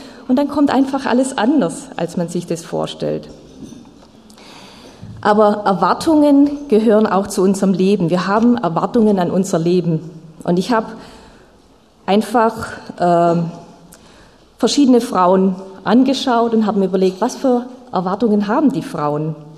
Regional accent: Aalen, Baden-Württemberg, Germany; moved away as an adult; now in Landshut, Germany; Meine Heimat ist in Aalen, Baden-Württemberg im Schwabenland. Aber ich bin schon 20 Jahre in Bayern und es gefällt mir sehr gut hier.

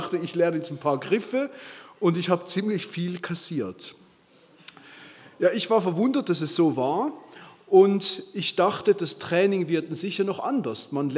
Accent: Switzerland; now in Stuttgart, Germany; ich komme aus Stuttgart, ursprünglich aus der Schweiz.

